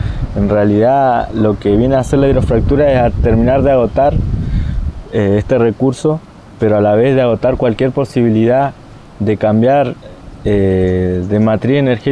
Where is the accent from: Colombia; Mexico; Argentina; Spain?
Argentina; Neuquén; soy Kona del Lof nehue mapu, de la zona del Traunco de la Confederación Mapuche de Neuquén.